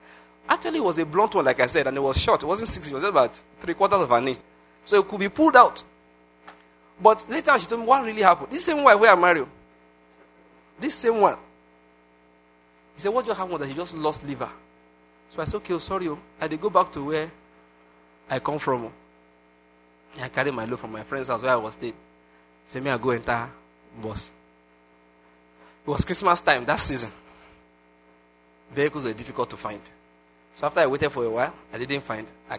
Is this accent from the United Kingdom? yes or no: no; Lagos, Nigeria; I came from Lagos.